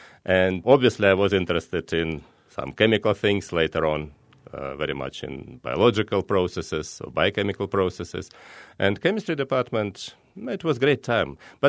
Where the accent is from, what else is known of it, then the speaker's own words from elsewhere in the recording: Moscow, Russia; born there; English is a second language; I was born in Moscow, Russia, and got my education in Moscow State University